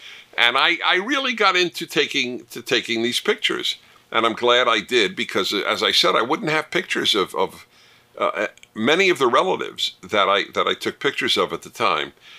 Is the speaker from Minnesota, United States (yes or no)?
no; Brooklyn, New York, United States; I grew up in Brooklyn.